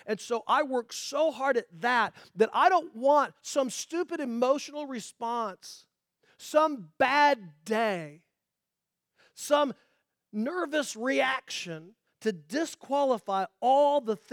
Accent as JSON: {"language": "English", "town": "Indianapolis", "region": "Indiana", "country": "United States", "tie": "born or raised there", "said": "I grew up in Indianapolis."}